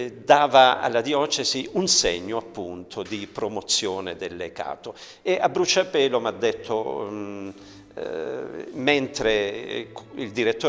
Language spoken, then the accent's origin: Italian; Terlizzi, Apulia, Italy; born there; una parrocchia di Terlizzi, che è la mia città natale, nella quale tuttora vivo e opero